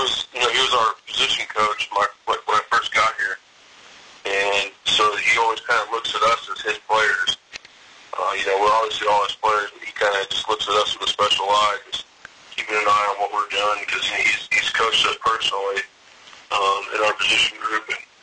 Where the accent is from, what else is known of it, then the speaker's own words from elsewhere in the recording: Houston, Texas, United States; now in Nashville, United States; Yeah, I was born here in Nashville, and then before I was even a year old, moved back to Houston, where I lived, until I went to college in Arkansas